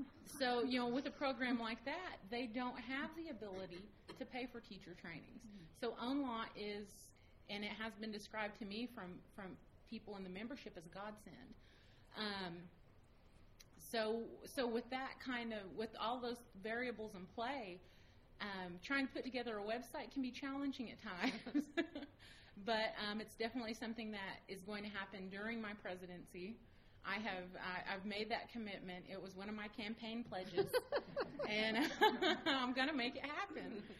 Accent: Oklahoma, United States; I know, my home state of Oklahoma.

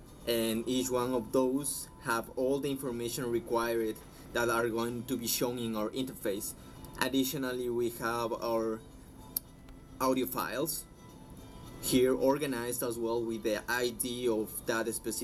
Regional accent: Otavalo, Imbabura, Ecuador; I am from Otavalo, Imbabura, Ecuador, and I belong to the Quichua Otavalo Band First Nation.

